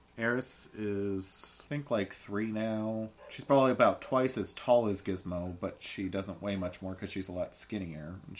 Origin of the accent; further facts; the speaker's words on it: Illinois, United States; I'm from Southern Illinois. There's nothing there to add flavor to my background.